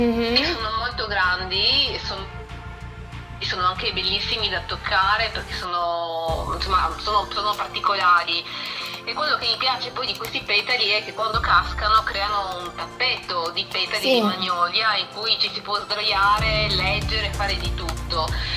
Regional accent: Trieste, Friuli-Venezia Giulia, Italy; born there; Sono nata a Trieste.

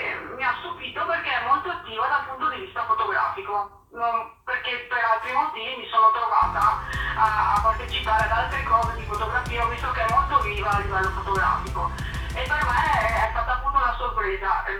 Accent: Venice, Veneto, Italy; born there; now in Quarto d'Altino, Italy; io sono nata a Venezia. E anche se sono una signora, vi dico che sono nata il 1° luglio del 1972. Abito a Quarto d'Altino, che è in provincia di Venezia

